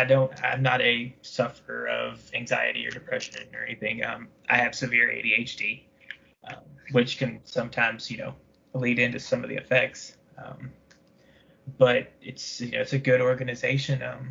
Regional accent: Louisville, Kentucky, United States; I'm from Louisville here in Kentucky.

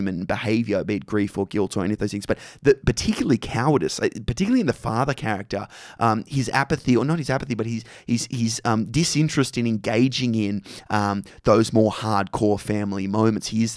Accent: Australia; Toni Collette, I don't mean it's just as an Aussie, but she is a phenomenal actor.

